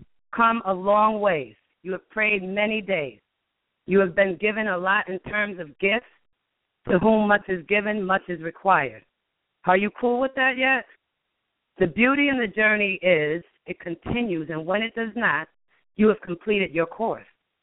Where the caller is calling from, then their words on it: Connecticut, United States; calling from Connecticut.